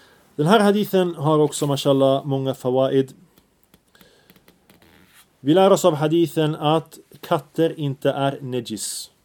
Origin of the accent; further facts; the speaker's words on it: Sweden; mer era hemländer, Sverige mitt hemland.